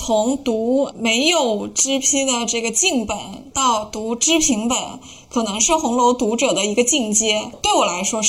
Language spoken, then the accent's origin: Chinese; northern China, China; 因为我是北方人